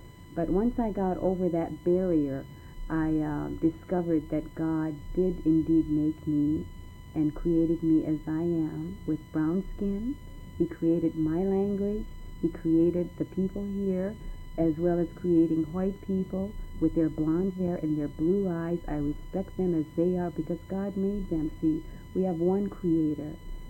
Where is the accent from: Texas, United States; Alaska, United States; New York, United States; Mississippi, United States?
Alaska, United States; Barrow; the missionaries that are here right in my hometown. When I experienced this reality of Jesus Christ in Anchorage, it was not here, and I experienced it not in the church, but in my own home, in my bedroom, on my knees.